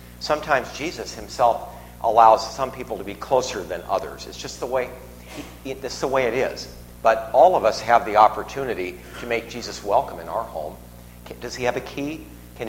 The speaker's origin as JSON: {"language": "English", "town": "Cleveland", "region": "Ohio", "country": "United States", "said": "But I'm from Cleveland, so anyway, it's all right. For a good cause, I'll go back to Cleveland, you know."}